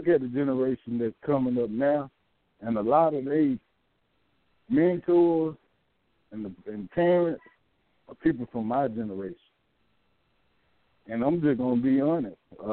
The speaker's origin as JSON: {"language": "English", "town": "Macon", "region": "Georgia", "country": "United States", "said": "And I'm from Macon."}